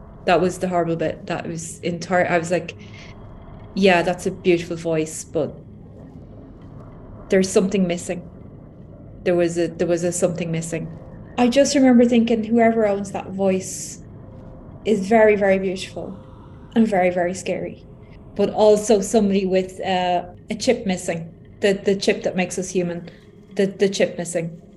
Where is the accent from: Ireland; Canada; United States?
Ireland; I'm from Ireland. I am 45.